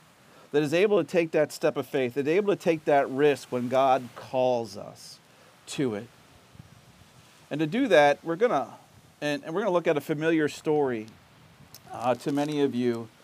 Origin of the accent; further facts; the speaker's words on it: Baltimore, Maryland, United States; I was raised in Baltimore, and we would go to Baltimore City, and we would go down to the market or go downtown to the harbor